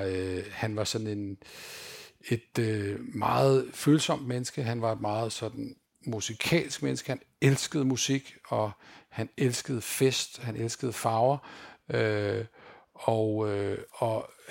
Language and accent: Danish; Skovshoved, Capital Region of Denmark, Denmark; born there; also born or lived in Zealand; Jeg er født i København, eller født i Skovshoved, flyttede til Nordjylland, og flyttede, boede der i nogle år, og så flyttede tilbage til Sjælland igen.